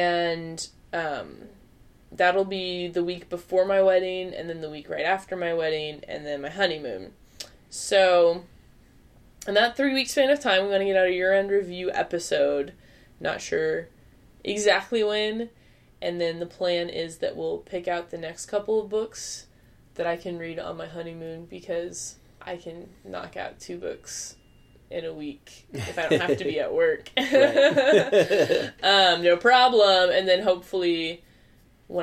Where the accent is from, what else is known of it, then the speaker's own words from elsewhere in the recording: Midwest, United States; And as a Midwesterner, it was really interesting to read, too, because it was written by a Midwesterner.